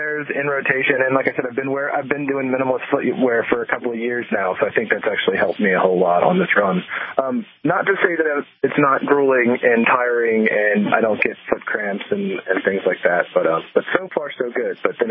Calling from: Foley, Alabama, United States; So right now I'm calling you from Foley, Alabama, which is about 30 miles or so from Mobile, Alabama.

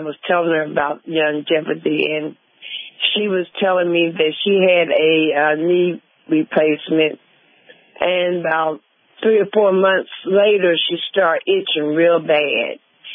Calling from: Columbus, Ohio, United States; I'm calling from Columbus, Ohio.

